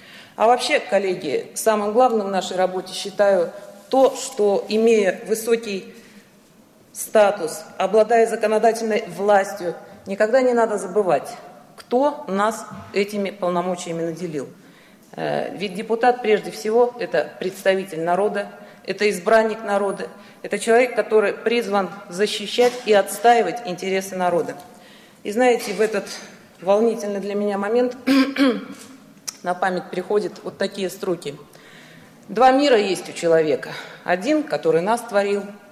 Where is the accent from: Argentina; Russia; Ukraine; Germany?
Russia; Zabaykalsky Krai; Я, как и большинство из вас, родилась и выросла в Забайкальском крае. Здесь училась, работала и продолжаю работать.